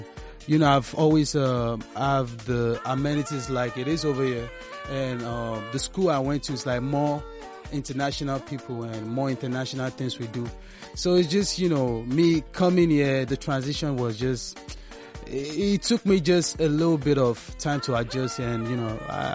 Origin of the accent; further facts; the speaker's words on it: Nigeria; also born or lived in Washington, D.C., United States; I spent most of my life in Nigeria